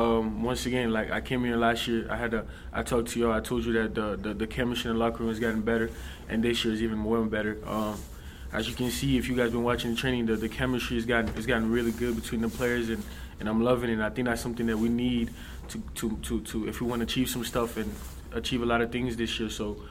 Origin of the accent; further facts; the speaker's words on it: California, United States; I was lucky enough to play in front of my parents, because I'm from California, and my parents were able to come.